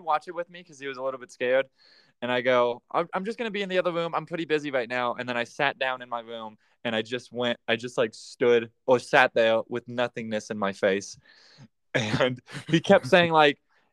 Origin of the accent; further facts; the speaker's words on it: Kansas, United States; I was visiting my hometown, Kansas